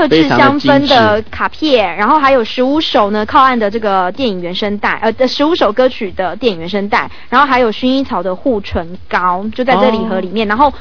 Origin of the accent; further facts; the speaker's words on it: Taiwan; 这是我们台湾人自己做的，